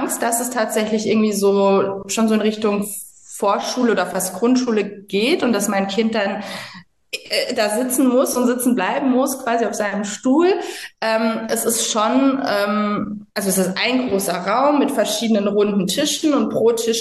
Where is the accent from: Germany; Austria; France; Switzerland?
France; ich bin in Frankreich aufgewachsen.